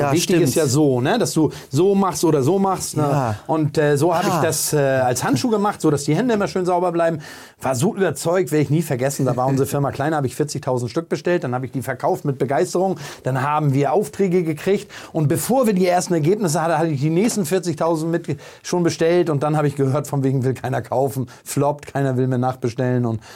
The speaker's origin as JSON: {"language": "German", "town": "Bad Segeberg", "region": "Schleswig-Holstein", "country": "Germany", "tie": "born or raised there", "also_born_or_lived": "Wahlstedt", "said": "ich bin in Bad Segeberg groß geworden oder in der Nähe, in Wahlstedt."}